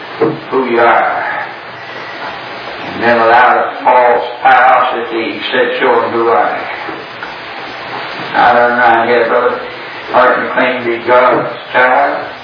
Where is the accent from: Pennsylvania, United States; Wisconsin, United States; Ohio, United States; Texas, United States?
Texas, United States; Houston; I grew up in Houston, Texas, in the last few years.